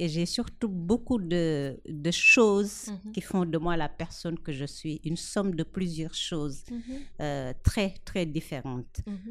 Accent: Dakar, Senegal; born there; Alors moi, je suis née à Dakar, c'est vrai, mais je dis toujours je suis née à Dakar, mais dans un village. Ma maison est un village parce que mes parents sont arrivés du village.

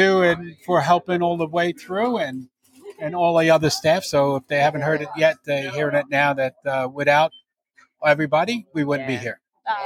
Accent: New York, United States; accent: New York; They don't want to listen to my New York accent.

